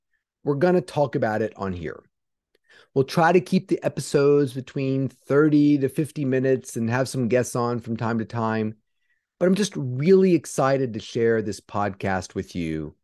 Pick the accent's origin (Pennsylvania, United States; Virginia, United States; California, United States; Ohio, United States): Virginia, United States; Salem; I grew up in Salem, Virginia, in a sort of suburb of Roanoke, Virginia, down in the southwest part of Virginia.